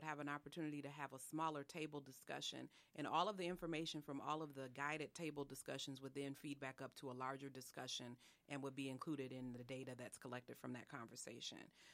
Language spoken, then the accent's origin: English; Racine, Wisconsin, United States; the fact that we're both from Racine, products of the school district in Racine, and have our families in Racine.